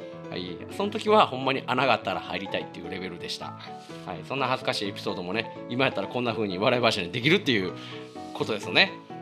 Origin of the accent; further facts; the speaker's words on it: Kobe, Hyogo, Japan; なんですけどね、はい、一応神戸育ちです。